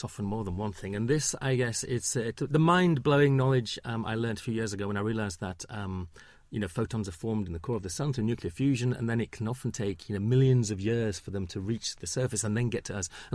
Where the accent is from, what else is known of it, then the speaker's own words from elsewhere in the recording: Huddersfield, Yorkshire and the Humber, United Kingdom; I grew up in Huddersfield, our house is in front of a very large recreational area which was unlit